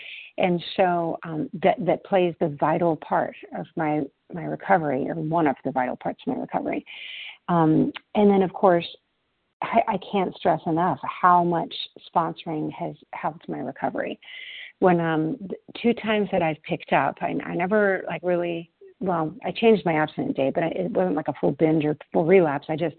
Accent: Everett, Washington, United States; I'm from Everett, Washington, recovered compulsive overeater.

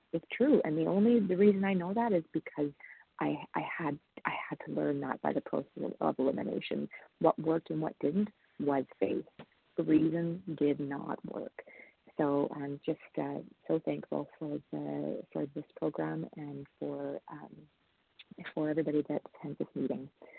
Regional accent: Canada; and I am from Canada

